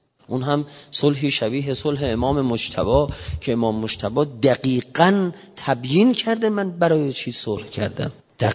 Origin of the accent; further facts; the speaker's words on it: Iran; ما ملت ایرانیم،